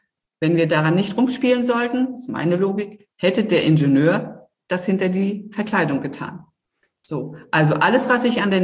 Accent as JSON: {"language": "German", "town": "Rostock", "region": "Mecklenburg-Vorpommern", "country": "Germany", "said": "Ich bin ja, so wie du, komme ich ja aus Rostock. Also direkt aus Rostock."}